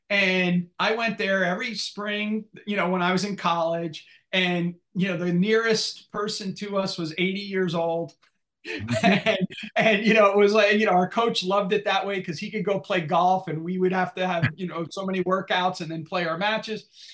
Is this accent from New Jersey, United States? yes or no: yes; New Jersey, United States; So I grew up in New Jersey Union County.